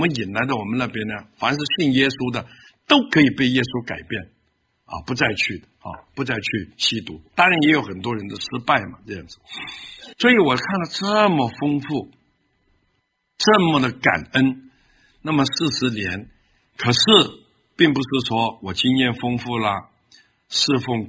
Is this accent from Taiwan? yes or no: yes; Taiwan; now in North America; 我们从台湾来北美开始，16年前来开始的时候